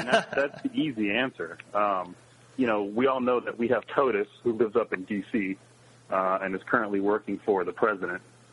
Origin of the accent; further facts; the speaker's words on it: Fort Lauderdale, Florida, United States; I speak as a native of Florida, born and raised in Fort Lauderdale.